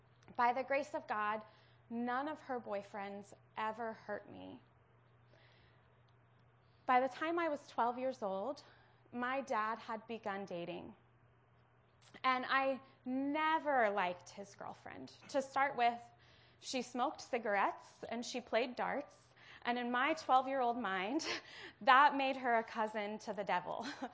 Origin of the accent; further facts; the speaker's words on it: Hamilton, Ohio, United States; moved away as an adult; now in San Francisco, United States; Over 9 years ago, my husband and I moved from Cincinnati to San Francisco. We were both from Cincinnati. Actually, he's from Cincinnati, and I'm from a small town north of Cincinnati that my grandma calls Hamilton, Ohio.